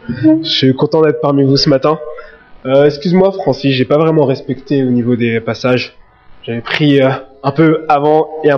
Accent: Belgium; accent: Belgian accent; c'est pas mon accent belge

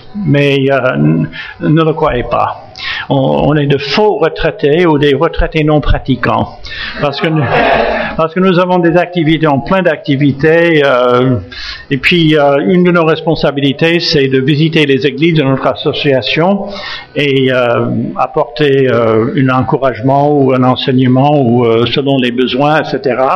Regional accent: United States; accent: American; French is a second language; Bon, j'ai un accent, c'est vrai, et puis vous avez peut-être détecté l'origine de cet accent. Ça vient d'outre-Atlantique.

